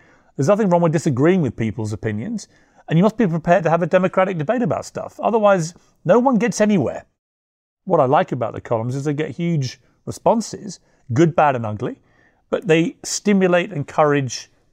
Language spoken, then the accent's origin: English; United Kingdom; But of course, I'm British. And the Brits, you know, if someone punches us in the face, we're always going to whack back.